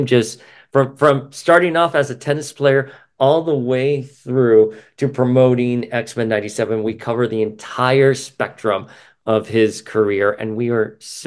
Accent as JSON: {"language": "English", "town": "Miami", "region": "Florida", "country": "United States", "tie": "born or raised there", "said": "I grew up here in Miami. I went to school. I'm Cuban. I went to school with Cubans, Puerto Ricans, Colombians, Brazilian."}